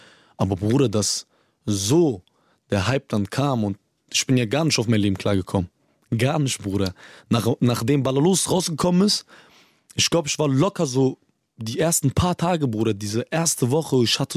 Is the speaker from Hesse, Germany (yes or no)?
yes; Rüsselsheim, Hesse, Germany; Aber in meiner Hood, gerade in Dickerbusch, jetzt in Rüsselsheim bin ich nicht so oft in der Stadt oder so, weißt du? Wenn dann genau da, wo ich aufgewachsen bin, in Dickerbusch.